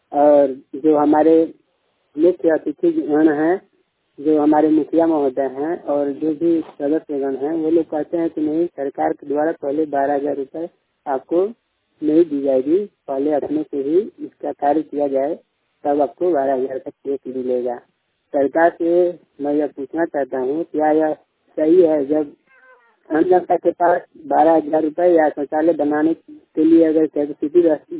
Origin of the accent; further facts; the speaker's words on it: Jharkhand, India; ग्राम मजरावा post सुविधा थाना रमना जिला गढ़वा सत्या निवासी हूँ।